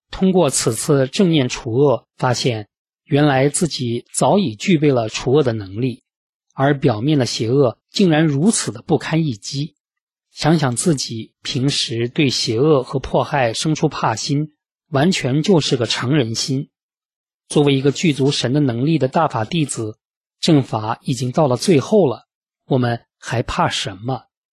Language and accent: Chinese; China; 由于我从小在大陆长大